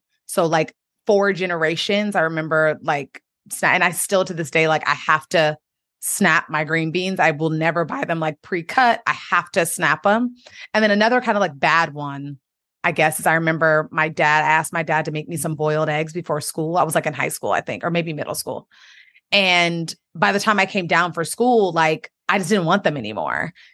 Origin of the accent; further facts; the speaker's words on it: Washington, D.C. area, United States; Yeah, I grew up in the DMV, the Washington, D.C. area, between Maryland and Washington, D.C.